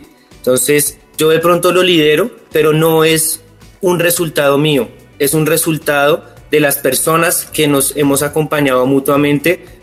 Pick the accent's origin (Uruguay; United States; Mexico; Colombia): Colombia; lo que somos como colombianos